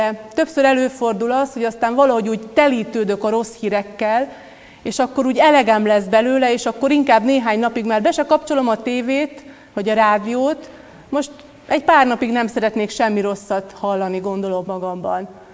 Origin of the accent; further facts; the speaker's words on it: Hungary; Sokszor észreveszem azt, én nem tudom, hogy csak mi magyarok vagyunk-e ilyenek, vagy mindenki a világon